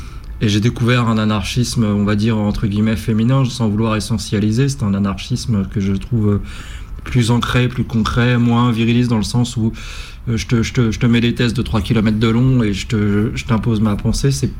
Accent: Paris, Île-de-France, France; comme je suis plutôt, enfin j'étais plutôt parisien, maintenant je suis breton

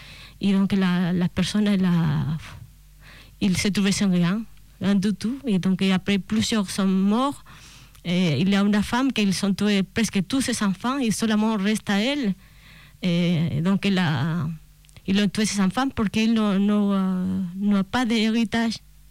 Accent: Chile; French is a second language; now in France; Bon, je vous avais dit avant que je suis native du Chili

